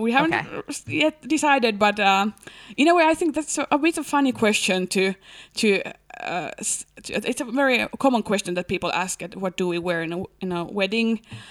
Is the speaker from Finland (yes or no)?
yes; Helsinki, Uusimaa, Finland; But then I don't have any need now to identify myself no more than I'm from Helsinki and I'm engaged to get married